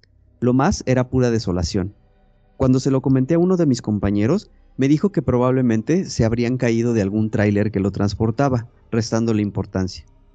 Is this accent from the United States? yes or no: yes; California, United States; born there; Soy hijo de inmigrantes y nací cerca de Los Ángeles. Mis padres migraron de México cuando eran jóvenes, pero tanto mis hermanos como yo nacimos aquí, en los Estados Unidos.